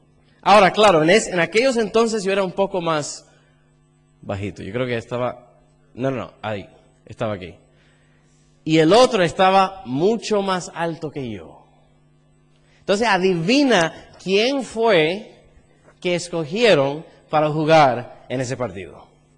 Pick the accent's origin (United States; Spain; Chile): United States; born there; yo nací en los Estados Unidos, pero mis padres son de la República Dominicana, que es una isla muy chiquito, que está al lado de Puerto Rico y Haití.